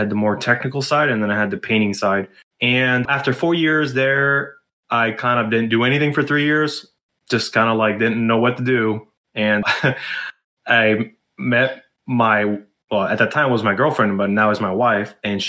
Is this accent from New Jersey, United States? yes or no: no; Miami Beach, Florida, United States; also born or lived in New York; Well, I was born in New York, but I moved out when I was about four, and I lived most of my middle school, high school days in Miami, Florida. Actually, Miami Beach, Florida, to be specific.